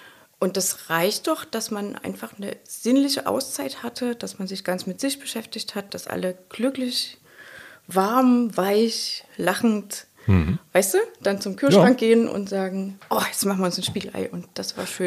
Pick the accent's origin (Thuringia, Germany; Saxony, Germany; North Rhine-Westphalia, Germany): Saxony, Germany; Dresden; Ich komme ja aus Dresden, da stolperst du ja nur so über Kunst.